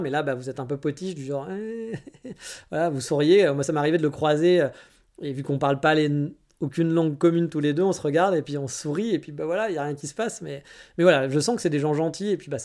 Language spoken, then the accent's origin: French; France; c'est très différent de chez nous en France.